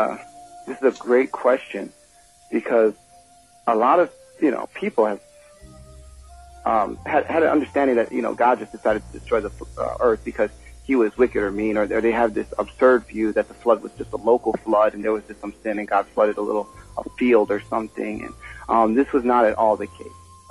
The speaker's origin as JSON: {"language": "English", "town": "Cleveland", "region": "Ohio", "country": "United States", "tie": "born there", "said": "So I was born in Cleveland, Ohio. After graduating high school, I went to college at The Ohio State University"}